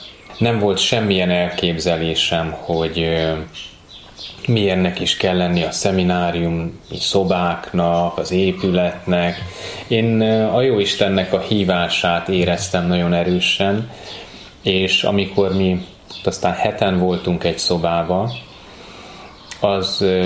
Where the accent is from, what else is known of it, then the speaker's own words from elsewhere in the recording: Siófok, Somogy, Hungary; also born or lived in Esztergom; Én Siófokon születtem, négyen vagyunk testvérek. Siófokon jártam iskolába, általános iskolába, aztán Esztergomba, a Ferences gimnáziumba, kollégiumba kerültem